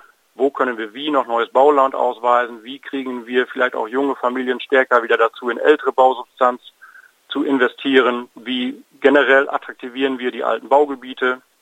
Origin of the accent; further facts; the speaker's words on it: Haselünne, Lower Saxony, Germany; habe 6 Jahre im Stadtrat meiner Heimatstadt Haslünne schon aktiv Kommunalpolitik betrieben.